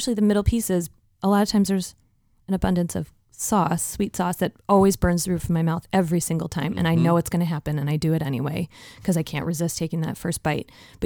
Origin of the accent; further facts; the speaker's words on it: Midwest, United States; As a Midwesterner, those things to me are synonymous with growing up